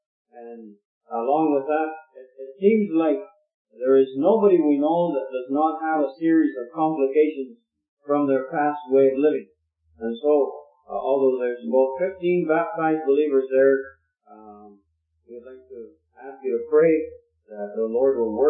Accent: Venezuela; one of the assemblies that I grew up in Venezuela

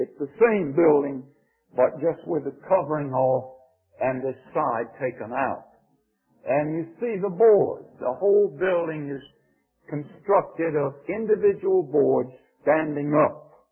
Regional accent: Georgia, United States; accent: Georgia; If you have any trouble with my Georgia accent, maybe Brother Martin can interpret for me.

